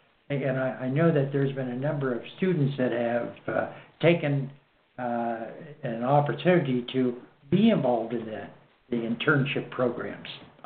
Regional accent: Coshocton, Ohio, United States; For instance, I grew up in Coshocton, and the community banks there, most all of them were affiliated with growing up in the communities.

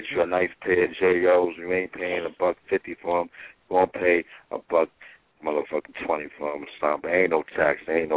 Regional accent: Brooklyn, New York, United States; Well, I'm saying I'm from New York. I'm from Brooklyn.

